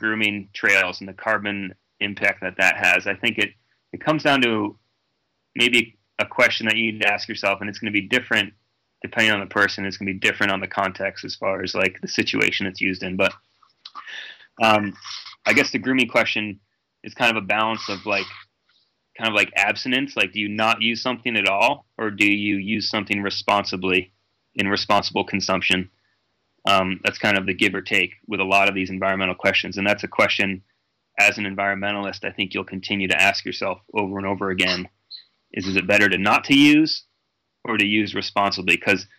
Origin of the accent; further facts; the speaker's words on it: Vermont, United States; I'm a sea level guy, you know, born and raised in Vermont.